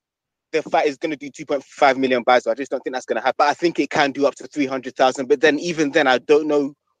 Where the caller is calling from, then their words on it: London, United Kingdom; Calling in from London.